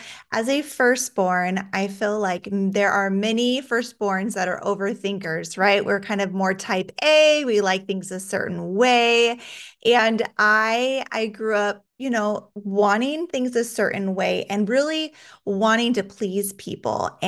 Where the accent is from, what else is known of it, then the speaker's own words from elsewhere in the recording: Alaska, United States; But I actually grew up in Alaska. And so I know that there's not a lot of people that are born and raised in Alaska. It's a pretty actually small state population wise.